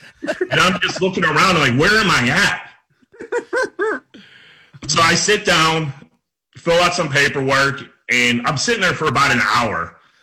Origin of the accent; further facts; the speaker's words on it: Pittsburgh, Pennsylvania, United States; we're from Greenfield, Carrick and Greenfield, very similar neighborhoods.